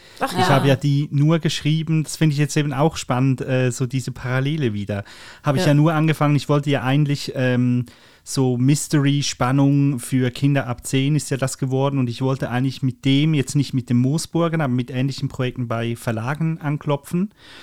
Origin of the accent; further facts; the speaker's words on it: Zurich, Switzerland; Das ist sogar für mich als Zürcher ist das schwierig.